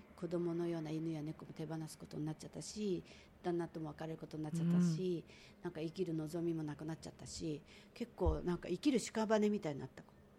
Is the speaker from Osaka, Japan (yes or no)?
no; Tokyo, Japan; born there; 私なんか東京で生まれてなんだかんだあってもこう守られてきた、うん、日本人にこの時代生まれてるっていうのはある程度祝福ですよ ね、